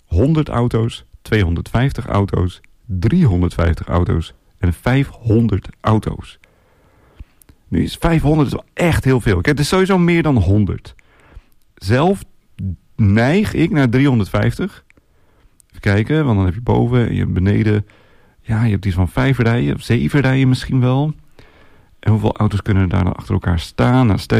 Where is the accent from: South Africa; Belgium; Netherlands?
Netherlands; Assen, Drenthe; ik kom zelf uit Drenthe. Oorspronkelijk. Ik weet niet of jullie dat wel eens van mij mee hebben gekregen. Maar oorspronkelijk kom ik uit Assen, Drenthe.